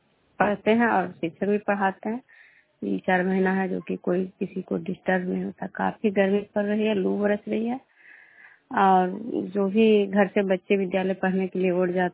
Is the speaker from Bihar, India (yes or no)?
yes; Bishnupur, Bihar, India; मैं विष्णुपुर ग्राम कजरा पंचायत नालंदा जिला नालंदा प्रखंड की निवासी हूँ।